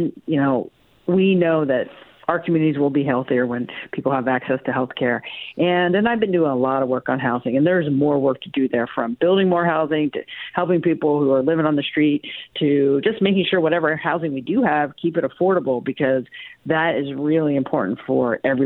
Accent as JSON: {"language": "English", "region": "East Coast", "country": "United States", "tie": "born or raised there", "lives_now": "Eugene, United States", "said": "Well, I moved to Eugene in 1987. I grew up on the East Coast, and like a lot of folks, moved west to kind of, you know, start over"}